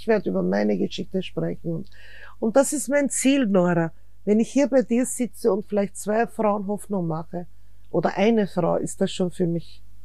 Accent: Austria; weil ich bin Österreicherin und Türkin.

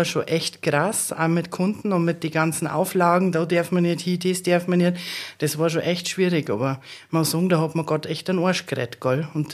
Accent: Bayreuth, Bavaria, Germany; born there; also born or lived in Wunsiedel; also ich bin in Bayreuth geboren. Dann war ich in Wunsiedel im Kinderheim. Dann bin ich zu Pflegeeltern nach Miederdeich gekommen.

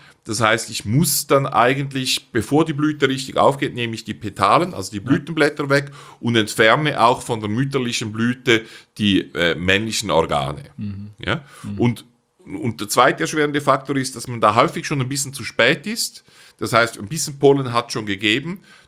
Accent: Switzerland; so gut man sie als Schweizer versteht, wir sind ja auch nicht in der EU

